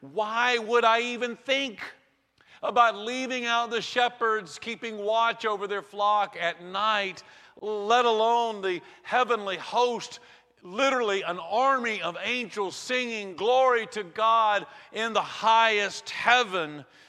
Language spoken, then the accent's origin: English; Eatonton, Georgia, United States; As a kid growing up in Eatonton, Georgia, I thought all the world looked just like Eatonton. And then at the tender age of 18, I moved to Atlanta to go to art school